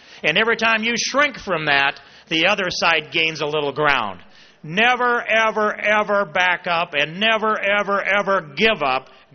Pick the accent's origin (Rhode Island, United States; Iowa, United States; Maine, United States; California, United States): Iowa, United States; from Iowa.